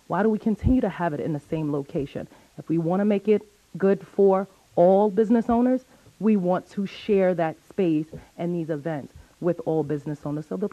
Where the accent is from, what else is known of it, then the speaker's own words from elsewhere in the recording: New York, United States; But guys, I'm from New York.